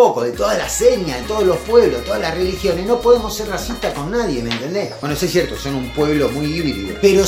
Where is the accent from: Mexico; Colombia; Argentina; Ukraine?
Argentina; Ponele, yo soy argentino